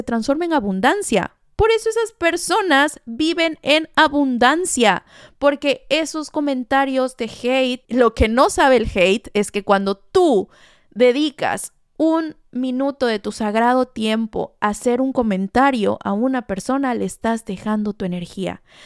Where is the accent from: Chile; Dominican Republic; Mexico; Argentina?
Mexico; Veracruz; mis jarochos veracruzanos. Yo soy jarocha